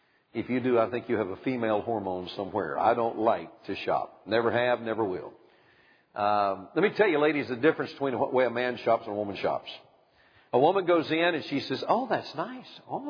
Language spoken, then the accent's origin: English; the South, United States; I was born and raised in the South